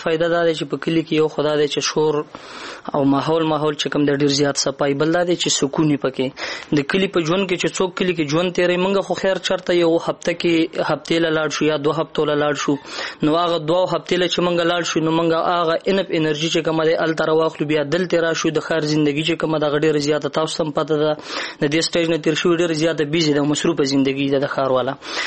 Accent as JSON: {"language": "Pashto", "region": "Khyber Pakhtunkhwa", "country": "Pakistan", "said": "زه بیسیکلی د باجوړ یم. دلته مې د پېښور پوهنتون نه د سیاست د څانګو نه ډیګري کمپلیټ کا."}